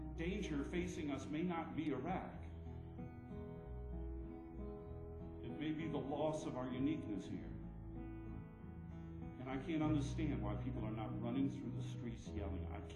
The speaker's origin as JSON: {"language": "English", "country": "United States", "tie": "born or raised there", "said": "I was raised in the United States where we had something called habeas corpus that set us apart from police states."}